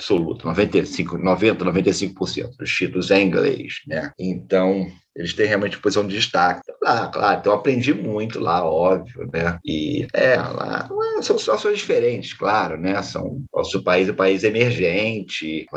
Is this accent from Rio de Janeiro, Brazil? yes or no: yes; Rio de Janeiro, Brazil; voltando para o Rio, para a UFRJ. Eu sou carioca, né? Então foi realmente muito bom, porque é a minha cidade.